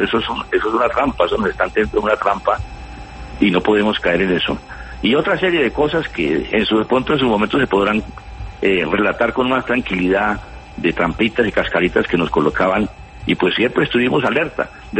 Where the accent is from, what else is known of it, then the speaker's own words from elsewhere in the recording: United States; Yo soy de Estados Unidos